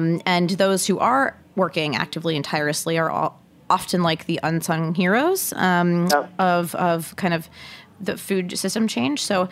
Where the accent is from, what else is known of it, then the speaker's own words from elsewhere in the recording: Detroit, Michigan, United States; I am from the Detroit area, so I'm a little bit biased